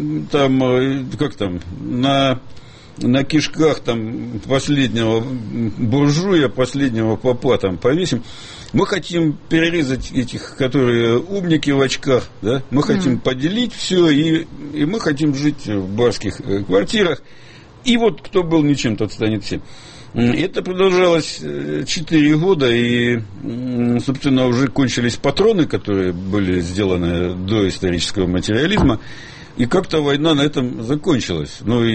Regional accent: Makiivka, Donetsk Oblast, Ukraine; also born or lived in Mariupol; С Макеевки. Физически родился в Мариуполе, по документам в Донецке, жил в Макеевке.

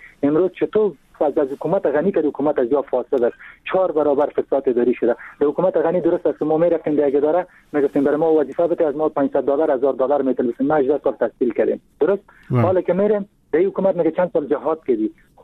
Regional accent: Afghanistan; اگر از افغانستان هستیم چرا قدر تعصب میکنن؟ ما خودم یک پشتون هستم

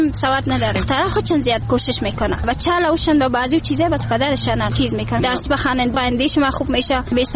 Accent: Kunduz, Afghanistan; also born or lived in Pakistan; now in Kabul, Afghanistan; از ولایت قندر.

